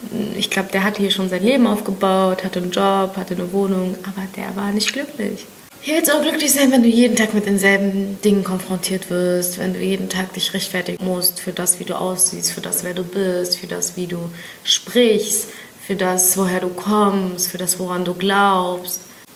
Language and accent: German; Berlin, Germany; Ich bin Berlinerin. Ich fühle mich nicht als Berlinerin und fühle mich ägyptisch. Aber, und jetzt kommt das ganz große Aber, jeder Deutsche muss mich als Deutsche sehen, so, ne? Weil ich lebe hier